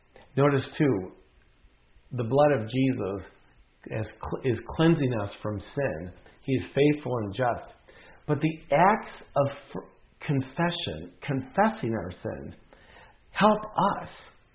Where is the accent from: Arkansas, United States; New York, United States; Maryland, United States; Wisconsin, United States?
Wisconsin, United States; Dahlonega; When I grew up in Dahlonega, Wisconsin, in the 1960s and 70s, every single week in the liturgy was a section about confession.